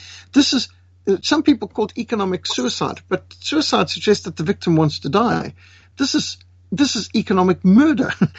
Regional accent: Zimbabwe; I was brought up in Rhodesia where we would test regularly for bilharzia

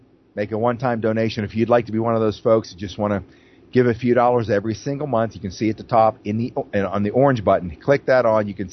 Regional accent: Phillipsburg, Pennsylvania, United States; Thanks for all the support from my hometown, home base, Phillipsburg, Osceola

